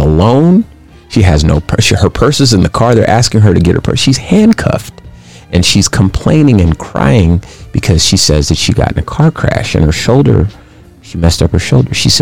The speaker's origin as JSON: {"language": "English", "town": "Compton", "region": "California", "country": "United States", "said": "So I'm from Compton, okay?"}